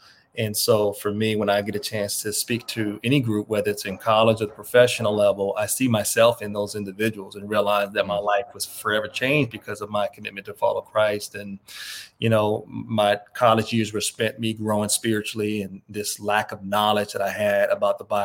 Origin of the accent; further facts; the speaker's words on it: East Coast, United States; You know, I grew up on the East Coast